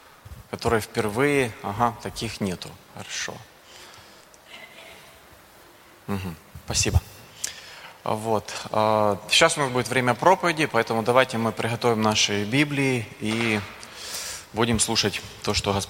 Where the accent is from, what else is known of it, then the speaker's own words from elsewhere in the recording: Kherson, Kherson Oblast, Ukraine; когда узнавали, что я из Херсона